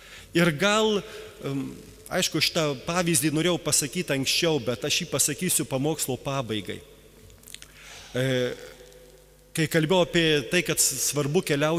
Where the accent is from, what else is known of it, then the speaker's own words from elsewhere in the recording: Kybartai, Marijampolė County, Lithuania; mano tėviškėje Kybartuose